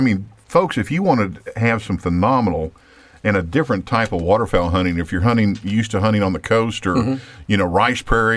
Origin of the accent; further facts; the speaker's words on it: Texas, United States; I mean, I'm as diehard a Texan as anybody.